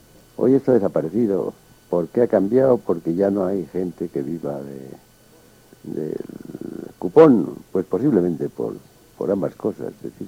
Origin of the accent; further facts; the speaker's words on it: Castile, Spain; A mí como castellano lo que más me hiere